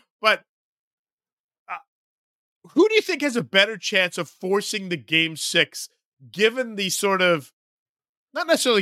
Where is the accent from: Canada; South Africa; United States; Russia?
Canada; Vancouver, British Columbia; I grew up in Vancouver